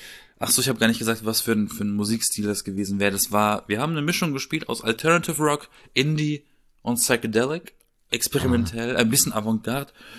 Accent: Southern Germany, Germany; zumindest in meiner Heimat, so im Süden, ne? Alles eher dörflich, kleinstadtmäßig.

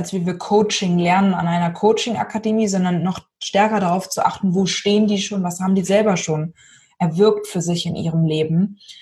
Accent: Lower Saxony, Germany; ich bin ja aus Niedersachsen, ne?

